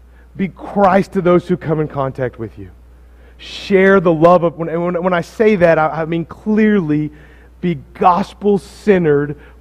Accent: Sulphur, Oklahoma, United States; Well, I'm from Sulphur. I consider it fancy. Maybe it's normal for you guys up here in Shawnee.

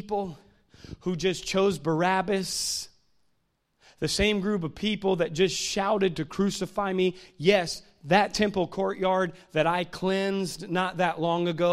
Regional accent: Washington, District of Columbia, United States; I'm from the Washington, D.C. area. Most of my life was spent up in the D.C. area.

